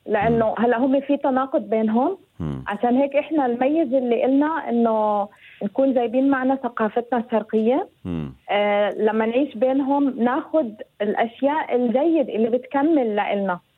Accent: Kuwait; moved away as an adult; also born or lived in Beirut, Lebanon; now in Germany; أنا الأصل طبعا فلسطينية أردنية، مولودة في الكويت وعشت في الكويت، وبعدين درست جامعة في بيروت، وبعدين زوجت من لبناني، وبعدين وعشنا بعدة دول عربية، بعدين هاجرنا على ألمانيا، يعني صرنا 19 سنة.

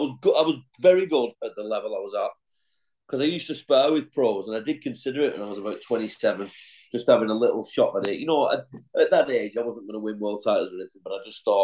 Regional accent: Wigan, North West England, United Kingdom; when you're a northern lad growing up in Wigan

